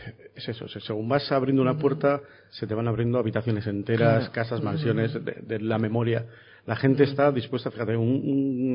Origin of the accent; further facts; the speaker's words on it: Barakaldo, Basque Country, Spain; Yo lo que quiero es que la gente de mi pueblo lo pueda leer.